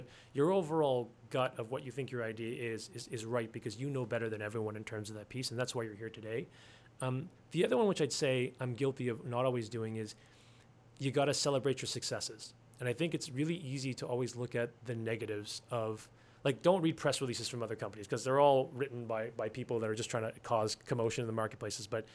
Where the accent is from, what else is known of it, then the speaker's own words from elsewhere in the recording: Canada; There's a reason why we're here besides us being Canadian.